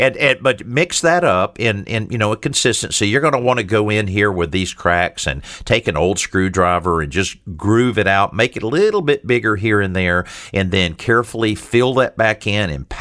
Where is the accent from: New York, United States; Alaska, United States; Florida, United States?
Florida, United States; Marianna; I don't know if you know that my hometown is actually Mariana, Florida.